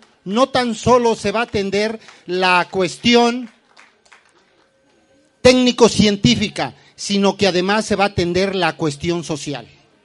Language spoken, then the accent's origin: Spanish; Mexico City, Mexico; vengo de la colonia del Mar, delegación Tláhuac. La colonia del Mar quizás es una de las zonas más devastadas de la ciudad.